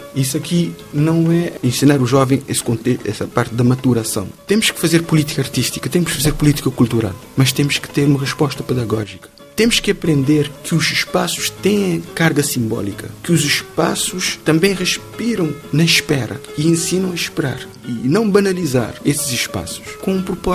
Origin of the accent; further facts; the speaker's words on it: Cape Verde; minha vivência também como estudante no Brasil abriu muitas alas de conscientizar da minha condição como caboverdiano, como atlântico, como africano.